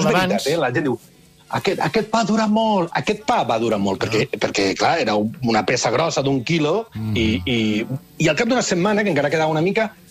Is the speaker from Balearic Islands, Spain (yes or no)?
no; Vila-real, Valencian Community, Spain; jo sóc de Vila-real, de Castelló.